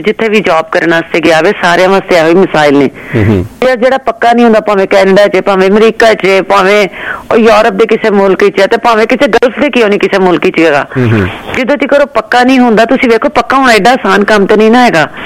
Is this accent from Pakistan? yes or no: yes; Lahore, Punjab, Pakistan; ਮੈਂ ਲਾਹੌਰ ਤੋਂ ਜੀ, ਲਾਹੌਰ ਤੇ